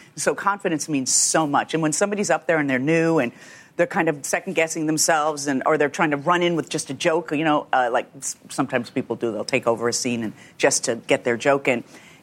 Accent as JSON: {"language": "English", "town": "Chicago", "region": "Illinois", "country": "United States", "tie": "born or raised there", "said": "The south side of Chicago in a suburb."}